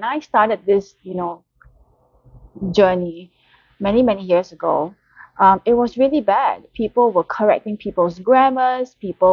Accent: Singapore; I am from Singapore and in Singapore.

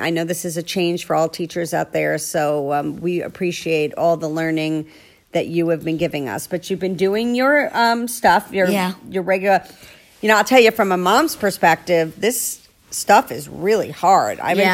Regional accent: New York, United States; accent: New York; You making fun of my New York accent?

